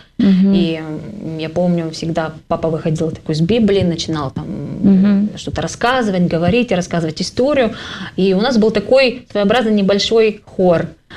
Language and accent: Russian; Izhevsk, Udmurt Republic, Russia; now in Saint Petersburg, Russia; Я приехала сюда из города Ижевска. Это находится в центральной части России. В Удмуртской республике. И я из большой семьи, из христианской семьи. В моей семье 9 детей.